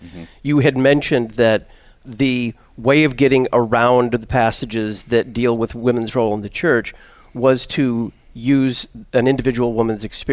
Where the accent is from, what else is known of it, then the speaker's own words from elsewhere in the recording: Dallas, Texas, United States; I remember my days in high school growing up in Dallas.